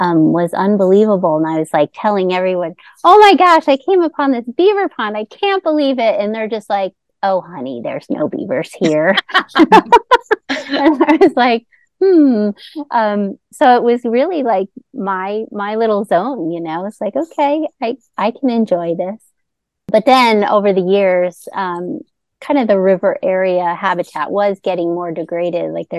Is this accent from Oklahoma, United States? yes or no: no; New York, United States; I'm from New York, so when I first saw that, I'm like, "What on earth is this big, concrete river?